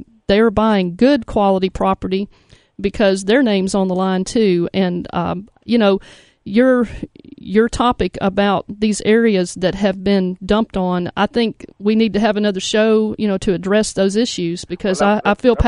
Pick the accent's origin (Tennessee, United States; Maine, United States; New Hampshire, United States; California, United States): Tennessee, United States; Memphis; I'm from Memphis, and I know that these guys have lived here